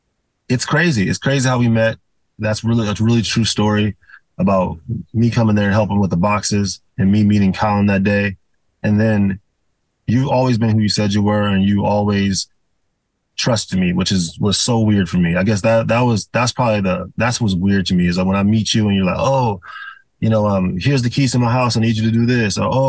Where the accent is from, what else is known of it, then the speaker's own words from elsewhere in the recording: Chicago, Illinois, United States; I grew up in Chatham, so south side of Chicago.